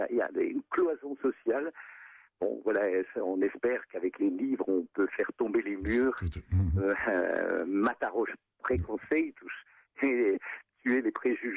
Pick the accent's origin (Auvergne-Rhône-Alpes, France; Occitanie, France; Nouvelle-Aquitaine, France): Auvergne-Rhône-Alpes, France; Lyon; born there; parce que je suis né à Lyon.